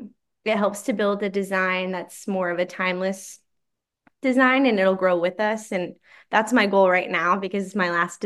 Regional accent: South Coffeyville, Oklahoma, United States; moved away as an adult; now in Cedar Falls, United States; I'm originally from South Coffeyville, Oklahoma, so the Oklahoma-Kansas border. And about 6 months ago, my husband's work pulled us to Iowa. So we now reside in Cedar Falls, Iowa.

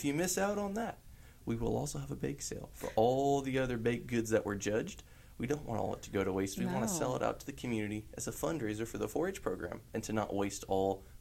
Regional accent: United States; I grew up here in Sumner County, was involved in 4-H.

